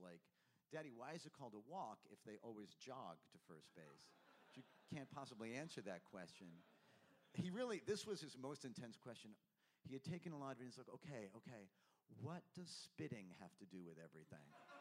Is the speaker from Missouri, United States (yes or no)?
no; Queens, New York, United States; I'm from Queens, I have no choice. I was born into it